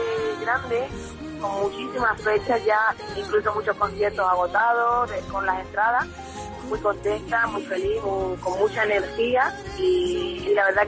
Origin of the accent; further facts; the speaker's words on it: Andalusia, Spain; súper orgullosa de mi tierra, de mi gente y de Andalucía, y por donde voy, pues presumo de ella